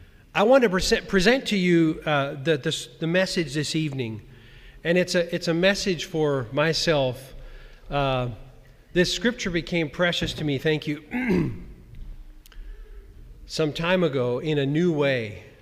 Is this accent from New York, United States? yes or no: no; Lewisburg, Pennsylvania, United States; We are from Lewisburg, Pennsylvania, and we have a family of five children.